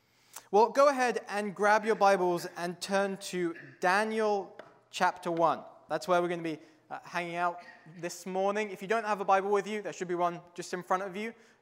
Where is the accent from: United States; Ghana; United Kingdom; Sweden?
United Kingdom; England; now in Canada; I don't have a Canadian accent. I'm originally from England. Moved here 3 years ago.